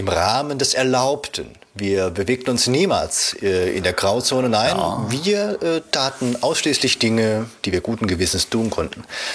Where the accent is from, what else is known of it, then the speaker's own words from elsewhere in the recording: Saarland, Germany; Wenn ich gefragt werde, wo kommst du her, Saarland